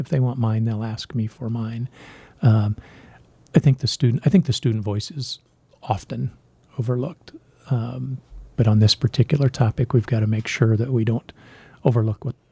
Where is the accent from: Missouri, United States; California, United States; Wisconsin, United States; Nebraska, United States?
Nebraska, United States; now in South Dakota, United States; I grew up in Nebraska, and now being a transplant to South Dakota